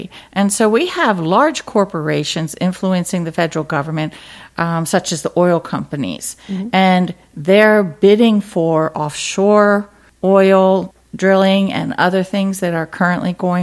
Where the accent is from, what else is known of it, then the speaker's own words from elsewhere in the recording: Pennsylvania, United States; I grew up in Pennsylvania, and I remember driving through Pittsburgh when I was a child